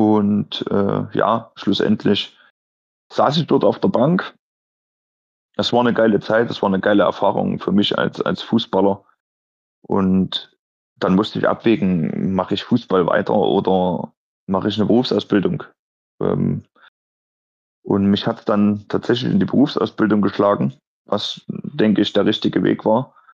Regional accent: Ulstadt, Saxony, Germany; Habe es mit 4 in Ulstadt, wo ich herkomme, quasi angefangen

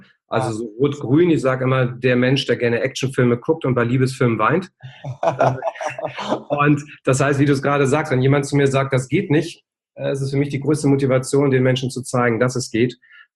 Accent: Schleswig-Holstein, Germany; wo ich herkomme, oben bei Flensburg

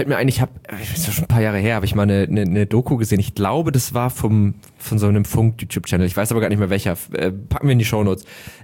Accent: Hamburg, Germany; ich komme aus Hamburg

